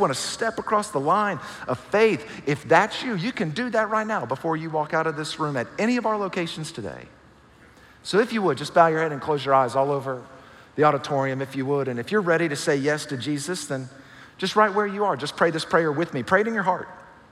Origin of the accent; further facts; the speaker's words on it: the South, United States; I'm from the South